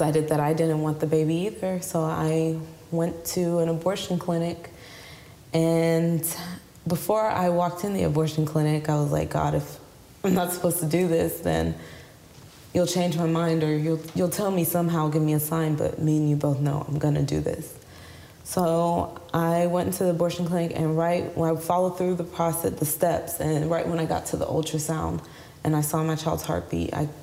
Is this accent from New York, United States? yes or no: no; La Marque, Texas, United States; Well, my story goes, I'm from Lamarck, Texas.